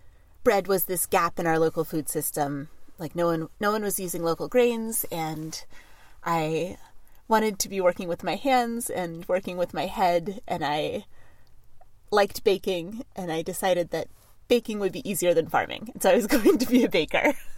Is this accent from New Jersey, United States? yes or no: no; Seattle, Washington, United States; I grew up in Seattle and went away to liberal arts college in the Midwest, and knew that I wanted to be back in the Pacific Northwest.